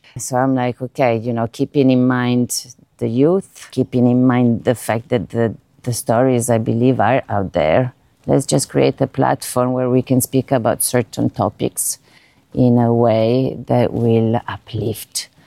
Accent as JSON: {"language": "English", "country": "Italy", "second_language": "English", "said": "because I come from Italian Catholic, very Catholic background, and we don't speak a lot about these things."}